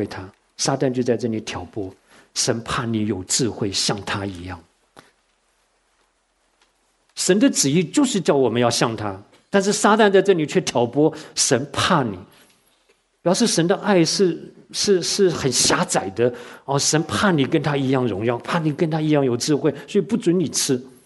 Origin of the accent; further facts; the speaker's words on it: Taiwan; now in United States; 我说像我从台湾来